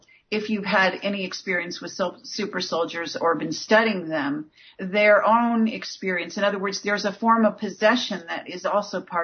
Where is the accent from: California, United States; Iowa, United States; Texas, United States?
California, United States; I come from Northern California.